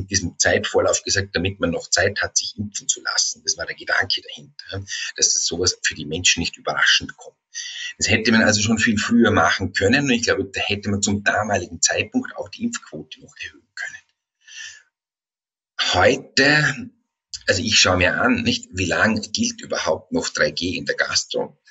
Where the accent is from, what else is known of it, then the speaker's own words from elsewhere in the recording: Vorarlberg, Austria; Mein Heimatbundesland verschickt